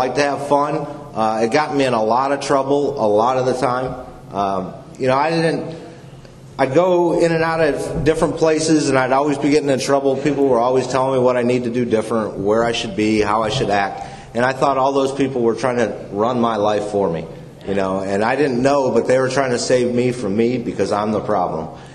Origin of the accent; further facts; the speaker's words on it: Michigan, United States; I'm from Michigan originally. I grew up there and enjoyed life to the best of my ability